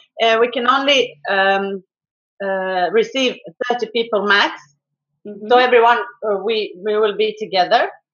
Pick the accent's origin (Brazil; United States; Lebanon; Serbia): Serbia; I am from Serbia, but the camp is in Montenegro.